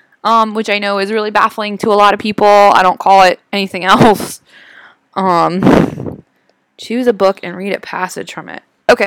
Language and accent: English; Delmarva Peninsula, United States; And I am from the United States. Most specifically, I'm from the Delmarva Peninsula, which is in the mid-Atlantic region.